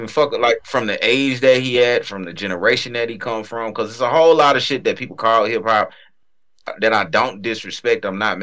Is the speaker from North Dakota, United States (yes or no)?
no; Louisiana, United States; You from South Texas. I'm from South Louisiana. So of course it's gonna link up a certain type of way.